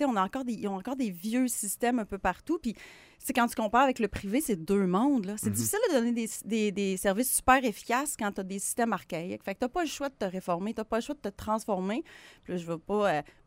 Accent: Dolbeau, Quebec, Canada; born there; Moi, je suis né à Dolbeau, puis j'ai pas été élevé là.

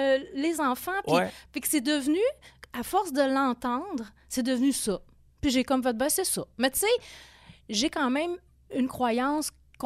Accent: Quebec City, Quebec, Canada; je viens de Québec. Effectivement, j'ai grandi à Québec. Jusqu'à mes 33 ans. Avant de partir à Montréal

